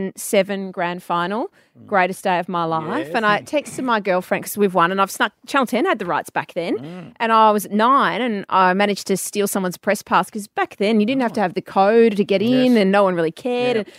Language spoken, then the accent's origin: English; Melbourne, Victoria, Australia; we grew up in Melbourne because of schooling and my dad's business.